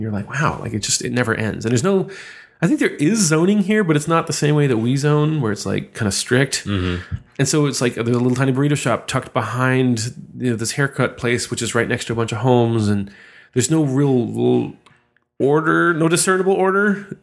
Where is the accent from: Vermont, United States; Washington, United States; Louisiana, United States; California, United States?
Washington, United States; Seattle; But, like, I'm from Seattle. We don't have mass transit there.